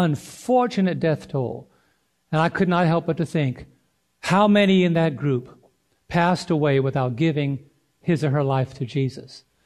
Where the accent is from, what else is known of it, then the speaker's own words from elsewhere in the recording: New York, United States; I am a New Yorker living in Southern Illinois. If you were raised in New York, you're never a former New Yorker because my mindset is always there.